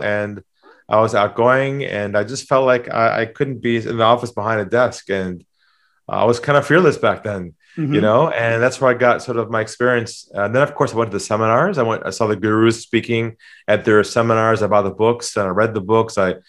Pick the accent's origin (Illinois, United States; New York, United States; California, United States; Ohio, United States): California, United States; now in Sydney, Australia; I'm originally from California. You probably got the accent. But been in Sydney for 20 years now.